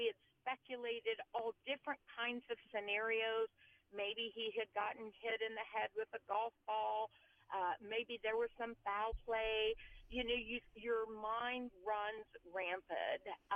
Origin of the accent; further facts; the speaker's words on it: Indiana, United States; We grew up in Midwestern Indiana, and we had the opportunity.